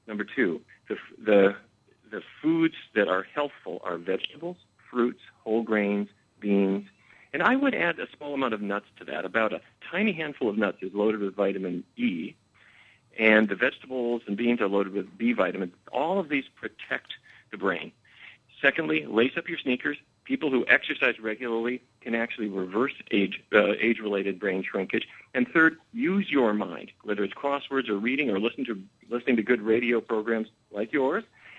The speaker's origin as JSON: {"language": "English", "town": "Fargo", "region": "North Dakota", "country": "United States", "tie": "born or raised there", "said": "Well, first of all, full disclosure, I grew up in Fargo, North Dakota, in the middle of cattle country."}